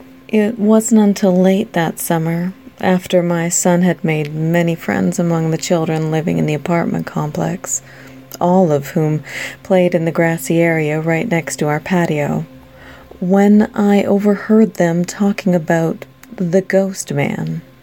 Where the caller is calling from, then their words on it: Washington, United States; also born or lived in Alpine, California; Hello, Derek. … I'm calling from Washington State. But my call is regarding a time when I lived in Southern California.